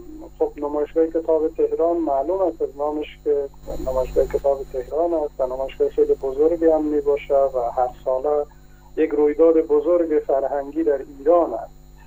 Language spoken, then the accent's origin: Persian; Afghanistan; یعنی ما تجربه خودمون به عنوان یک افغانستانی در 12 ساله که مدرسه یا مکتب ما خواندیم